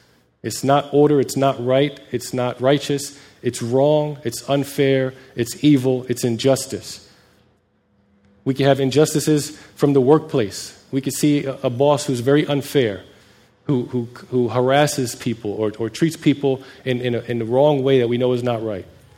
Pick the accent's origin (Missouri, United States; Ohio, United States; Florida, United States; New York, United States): New York, United States; New York City; I grew up in New York City, boy. Woo! And roaches.